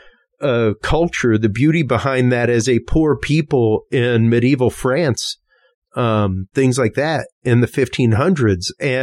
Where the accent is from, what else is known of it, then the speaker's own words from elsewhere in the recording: Louisiana, United States; And just being Cajun and understanding a lot of the root of Mardi Gras